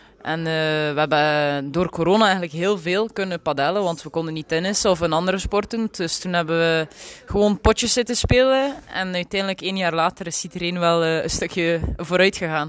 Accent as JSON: {"language": "Dutch", "country": "Belgium", "said": "Ik kom uit België en dit is mijn eerste internationale padeltoernooitje."}